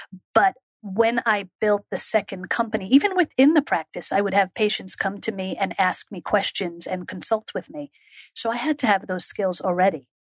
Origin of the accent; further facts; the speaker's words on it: Israel; One of the things that I attribute that to is the way I grew up. And growing up in Israel, I had the opportunity for a period of time